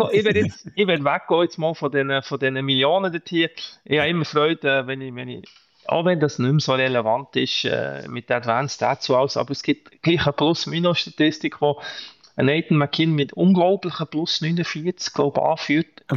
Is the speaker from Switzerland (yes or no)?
yes; Biel, Bern, Switzerland; Biel ist mein Jugendverein, meine Heimatstadt. Ich bin zwar nicht in Biel selber aufgewachsen